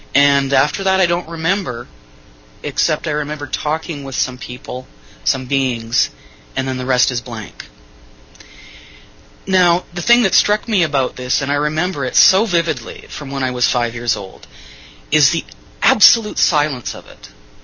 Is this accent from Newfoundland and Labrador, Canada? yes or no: no; Edmonton, Alberta, Canada; moved away as an adult; now in Vancouver, Canada; I grew up in Edmonton, Alberta, and moved to Vancouver, B.C., on the west coast of British Columbia, 1983, to do my master's degree in journalism and creative writing.